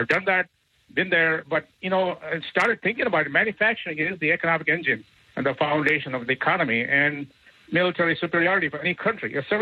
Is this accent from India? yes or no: yes; India; moved away; 35 years ago, I immigrated from India, and I go back quite often